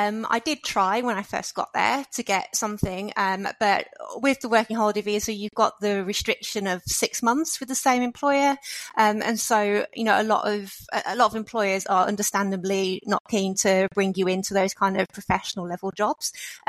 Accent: Birmingham, West Midlands, United Kingdom; moved away; also born or lived in London; I'm from Birmingham originally. Okay. But I've lived around lots of different places in England. And I was in London before I came out here.

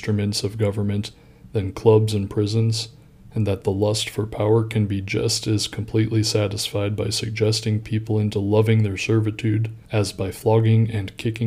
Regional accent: Midwest, United States; accent: Midwestern; because I'm an American, oops, bad OPSEC. I don't think I was fooling anyone with my incredibly Midwestern accent anyway

